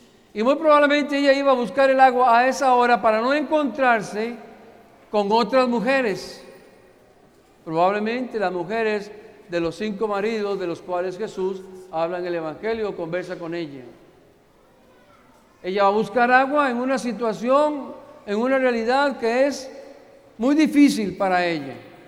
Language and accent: Spanish; Costa Rica; born there; Yo nací en Costa Rica y allá los campesinos en mi país